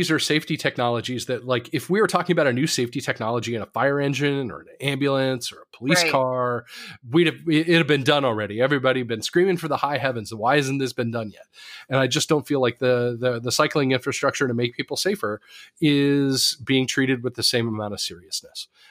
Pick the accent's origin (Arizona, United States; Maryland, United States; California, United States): California, United States; Davis; I grew up in a cycling community. I grew up in Davis, California, and where everybody bikes everywhere for every reason.